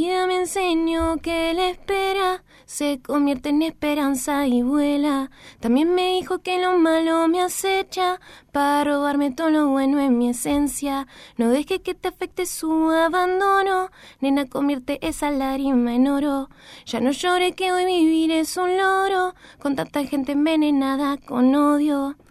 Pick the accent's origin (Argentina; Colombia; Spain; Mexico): Argentina; Saladillo, Buenos Aires Province; Yo soy de Saladillo. Viajo mucho a Capital porque estudio